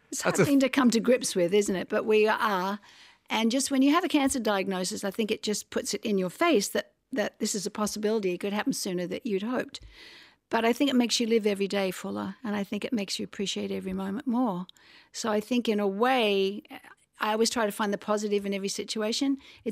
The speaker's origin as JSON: {"language": "English", "country": "Australia", "tie": "born or raised there", "also_born_or_lived": "England", "said": "So I grew up in Australia, and Australia is my heart home."}